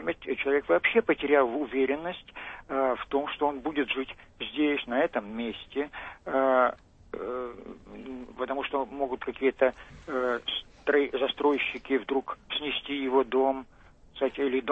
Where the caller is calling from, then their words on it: Saint Petersburg, Russia; Здравствуйте.